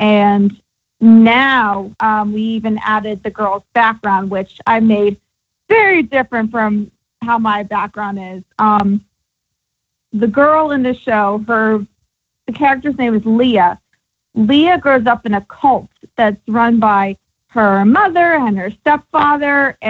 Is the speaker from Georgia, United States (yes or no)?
yes; Atlanta, Georgia, United States; you know, I am from Atlanta, so it's still like, you know, home to me